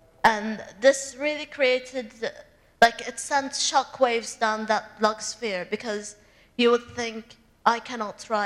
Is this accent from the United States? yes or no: no; Bahrain; I come from Bahrain. Bahrain is a very, very tiny country.